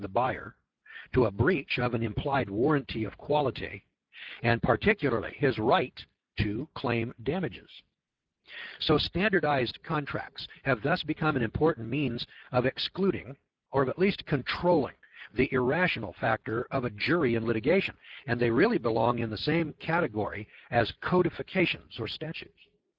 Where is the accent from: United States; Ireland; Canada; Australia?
United States; Missouri; See, I'm from Missouri